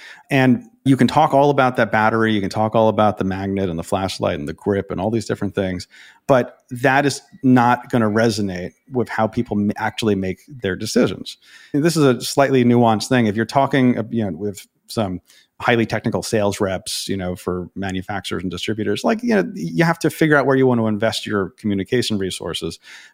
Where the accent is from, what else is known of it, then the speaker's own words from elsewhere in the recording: New York City, New York, United States; bring it back to New York, my hometown here.